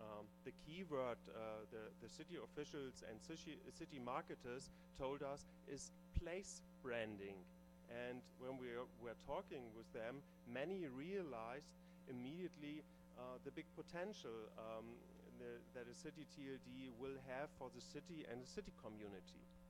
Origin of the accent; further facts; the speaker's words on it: Berlin, Germany; I come from Berlin in the land of ideas